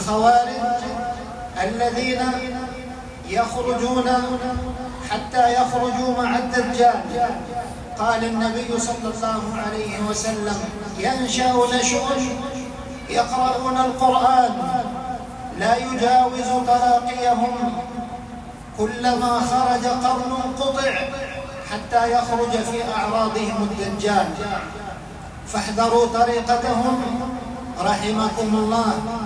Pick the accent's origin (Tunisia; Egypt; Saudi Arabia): Egypt; أن يحفظ بلادنا مصر